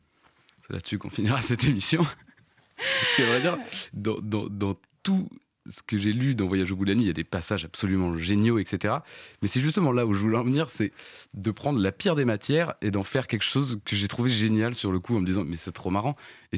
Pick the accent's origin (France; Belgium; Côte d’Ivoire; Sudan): France; Brittany; parce que je suis breton.